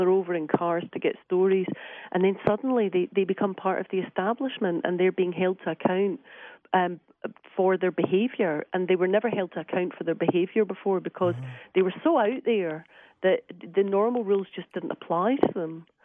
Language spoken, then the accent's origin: English; Glasgow, Scotland, United Kingdom; also born or lived in Paris / Amsterdam / Norway / London; now in Phoenix, United States; I'm actually not from Phoenix. No, I'm from Glasgow in Scotland, in the UK.